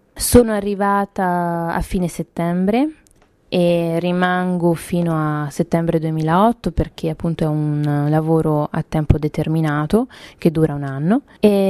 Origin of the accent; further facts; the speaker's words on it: Pisa, Tuscany, Italy; ho 24 anni, sono italiana, vengo da Pisa, una città della Toscana.